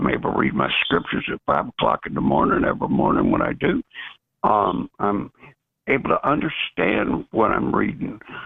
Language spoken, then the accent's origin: English; Dallas, Texas, United States; I am from Dallas. I grew up in the Park Cities. My dad was a rocket scientist.